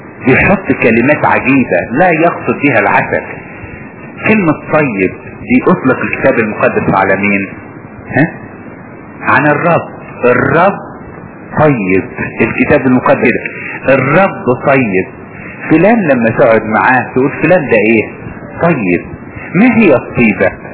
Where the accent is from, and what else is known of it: Upper Egypt, Egypt